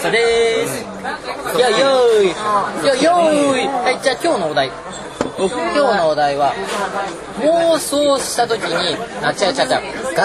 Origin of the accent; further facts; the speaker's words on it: Saitama, Japan; 俺もっと出身が埼玉だから、埼玉のあの使ってた、よく使ってた駅なので